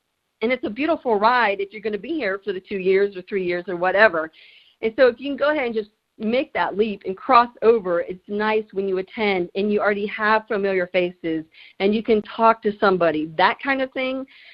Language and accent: English; North Carolina, United States; Now, I grew up in North Carolina, so we call them roaches, okay?